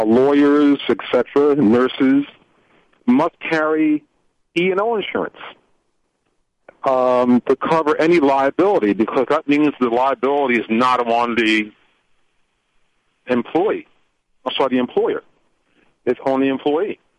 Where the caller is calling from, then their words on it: New Jersey, United States; I'm calling you from New Jersey.